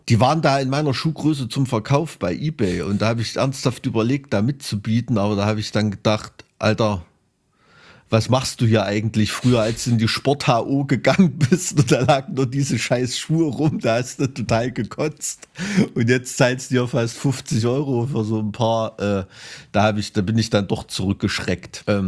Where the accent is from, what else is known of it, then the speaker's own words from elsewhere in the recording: Thuringia, Germany; weil ich als Thüringer dem Skilanglauf verpflichtet bin